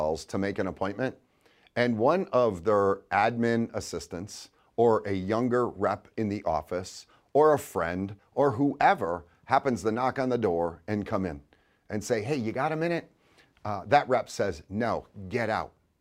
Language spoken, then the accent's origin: English; Chicago, Illinois, United States; Now, I'm from Chicago. When I was a rep, I was in downtown Chicago.